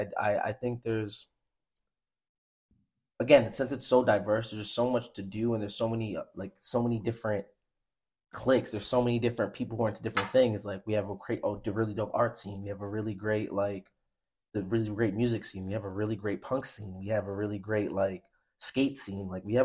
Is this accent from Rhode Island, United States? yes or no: yes; Providence, Rhode Island, United States; like I'm from Providence, Rhode Island. We have a really cool music scene.